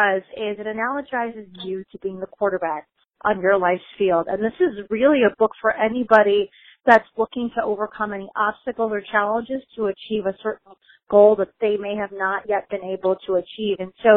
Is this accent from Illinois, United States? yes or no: yes; Chicago, Illinois, United States; I grew up in Chicago. I'm a Chicago Bears fan.